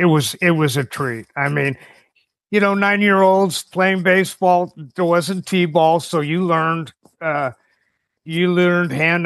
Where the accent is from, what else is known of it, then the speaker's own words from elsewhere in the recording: San Francisco, California, United States; now in San Jose, United States; I grew up in San Francisco, California.